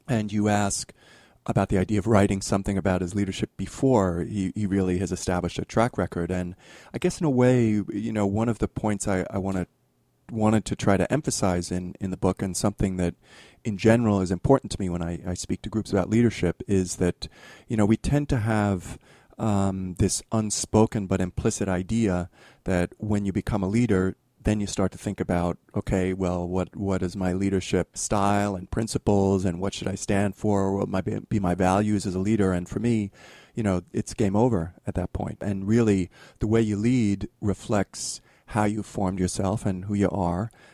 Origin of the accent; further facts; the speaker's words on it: New York City, New York, United States; The short version of my story is I grew up in New York in Queens, went to a Jesuit high school, joined the Jesuits right after